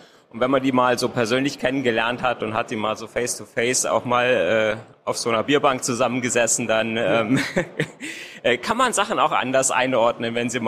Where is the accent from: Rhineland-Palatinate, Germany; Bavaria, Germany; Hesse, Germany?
Hesse, Germany; ich komme aus Nordhessen